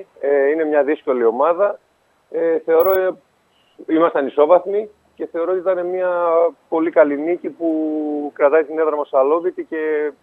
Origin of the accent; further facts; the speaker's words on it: Thessaloniki, Central Macedonia, Greece; εγώ είμαι από Θεσσαλονίκη.